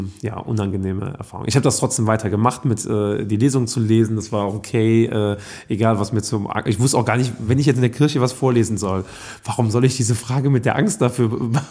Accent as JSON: {"language": "German", "town": "Steinfeld", "region": "North Rhine-Westphalia", "country": "Germany", "tie": "born or raised there", "said": "Und ich bin ja auch in Steinfeld zur Schule gegangen"}